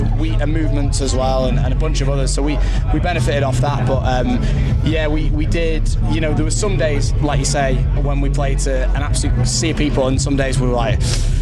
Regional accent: Wales, United Kingdom; Yo, I'm from Wales, mate.

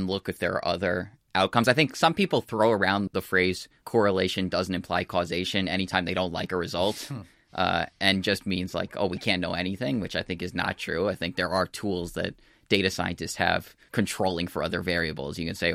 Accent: United States; So I'm from the United States, and after Barack Obama was first elected

